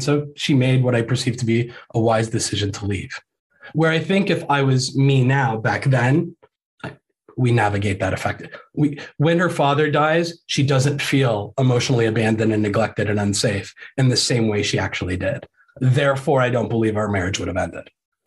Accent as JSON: {"language": "English", "region": "Ohio", "country": "United States", "said": "So we're like both from Ohio and our families are from Ohio, but our marriage began while we were living in Florida down in the Gulf Coast"}